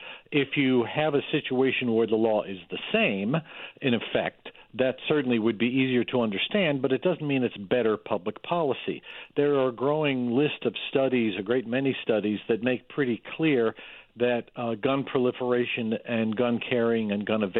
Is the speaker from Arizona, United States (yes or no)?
no; New York, United States; such as my home state of New York State